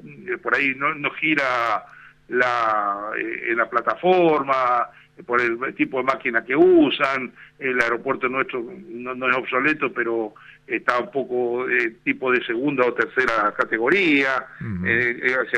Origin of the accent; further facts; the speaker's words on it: Argentina; nosotros somos los argentinos